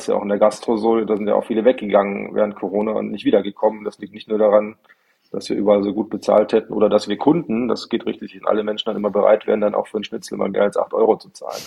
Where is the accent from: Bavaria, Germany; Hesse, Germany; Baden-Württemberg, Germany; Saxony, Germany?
Bavaria, Germany; Munich; Nee, ich komme aus München